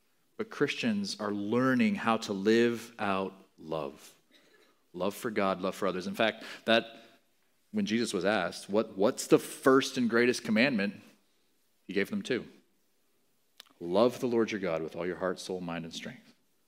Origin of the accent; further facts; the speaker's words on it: Mozambique; I grew up in Mozambique in Africa. My folks were missionaries there.